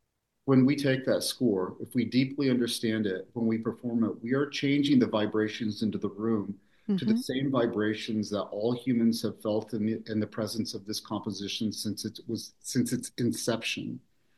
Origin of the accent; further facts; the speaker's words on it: Oklahoma, United States; They're from a town called Yeager, which is outside of where I grew up in Oklahoma.